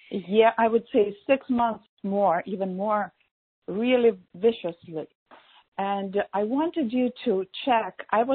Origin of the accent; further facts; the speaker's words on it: New York, United States; I'm from New York, and I wanted to ask a question.